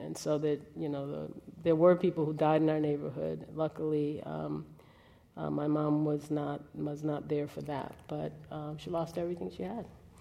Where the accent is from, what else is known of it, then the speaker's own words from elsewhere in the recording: New Orleans, Louisiana, United States; So I grew up in New Orleans, Ninth Ward.